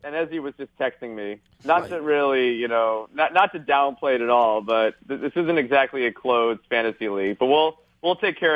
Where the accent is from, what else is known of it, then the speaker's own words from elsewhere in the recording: United States; I lived in Canada for a year and I loved it, and I'm from the United States